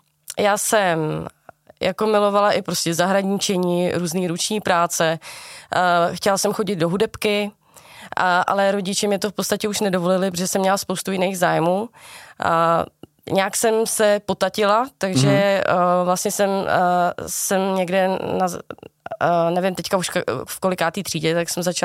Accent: Žacléř, Hradec Králové Region, Czechia; Tak já pocházím z takového malého městečka v pohraničí, ve východní Vrána Krkonoš. To městečko se jmenuje Žacléř, nevím, jestli ho znáš.

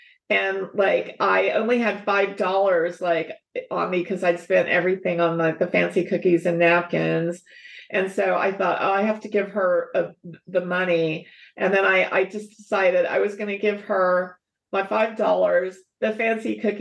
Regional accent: West Virginia, United States; now in California, United States; I'm originally from West Virginia. A lot of people think my accent is Texas or something, but I'm a West Virginian who moved to California.

